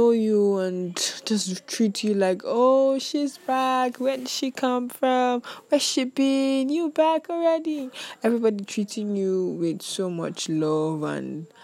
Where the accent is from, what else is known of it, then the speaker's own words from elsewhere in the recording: Nigeria; I am Nigerian.